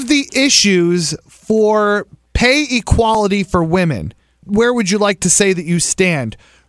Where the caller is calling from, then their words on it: California, United States; I'm calling from California.